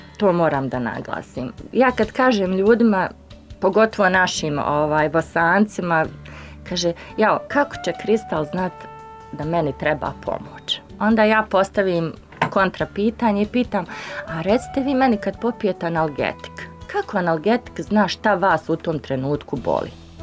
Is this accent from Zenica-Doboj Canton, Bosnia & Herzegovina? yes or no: no; Visoko, Federation of Bosnia and Herzegovina, Bosnia & Herzegovina; dolazim iz Visokog.